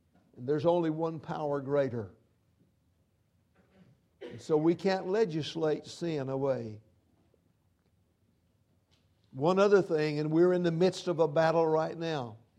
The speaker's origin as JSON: {"language": "English", "town": "Quaker Gap", "region": "North Carolina", "country": "United States", "tie": "born or raised there", "said": "We could almost say in a descriptive way, it was heavenly growing up in Quaker Gap."}